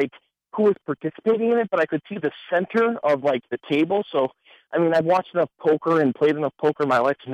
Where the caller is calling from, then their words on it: Wisconsin, United States; Hey, Brian … from Wisconsin.